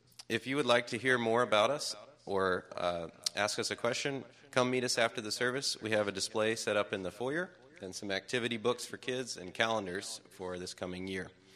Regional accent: Delaware, United States; I grew up here in Slower Lower Delaware

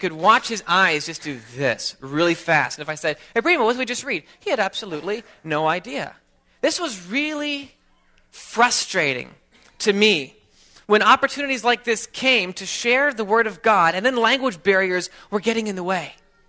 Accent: New York, United States; I'm from New York State myself, but I'm now a member of Greenwood Mennonite Church

